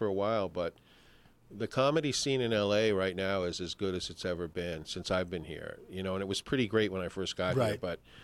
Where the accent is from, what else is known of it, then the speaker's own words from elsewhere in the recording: New York City, New York, United States; I'm from New York City.